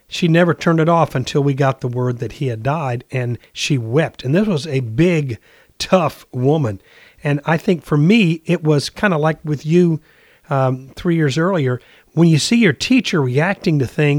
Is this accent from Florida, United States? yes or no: yes; Florida, United States; also born or lived in Alabama; The civil rights movement, being an Alabamian, I grew up in Central Florida.